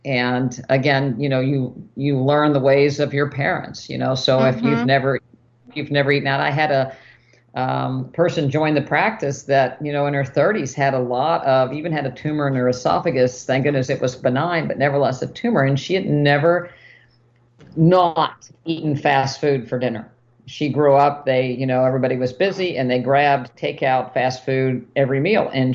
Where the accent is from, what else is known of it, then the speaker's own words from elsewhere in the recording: West Virginia, United States; And of course, you know, we, again, growing up in West Virginia, it was lard and whole milk in this recipe.